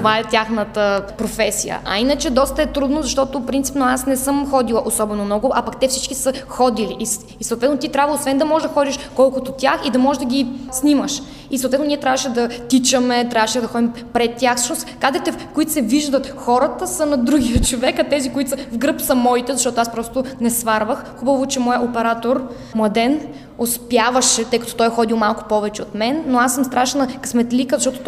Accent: Varna, Varna Province, Bulgaria; защото съм си от Варна принципно и си живея на морето

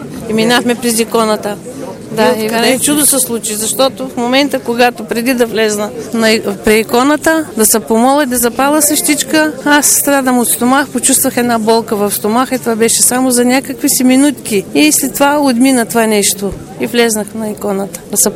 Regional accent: Yakim Gruevo, Shumen Province, Bulgaria; Ние сме от Яким Груево.

